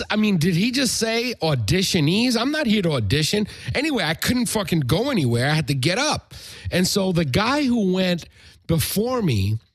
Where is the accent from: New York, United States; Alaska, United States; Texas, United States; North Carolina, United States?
New York, United States; hey, I'm Puerto Rican. I'm from the East Harlem.